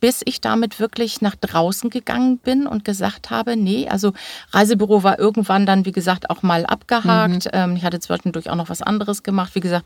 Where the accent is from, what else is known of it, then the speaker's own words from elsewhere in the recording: Hamburg, Germany; born there; now in Seevetal, Germany; Ich bin gebürtige Hamburger Dern, lebe mittlerweile ein bisschen südlich von Hamburg im schönen Seevetal